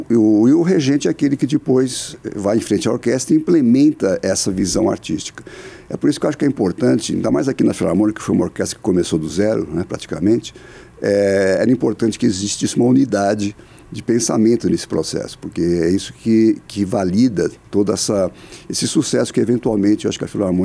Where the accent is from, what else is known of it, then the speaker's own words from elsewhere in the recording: São Paulo, Brazil; sou paulista.